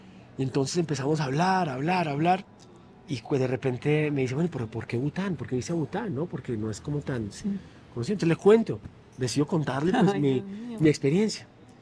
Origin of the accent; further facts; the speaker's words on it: Colombia; Porque dicen que soy el segundo colombiano que conocen.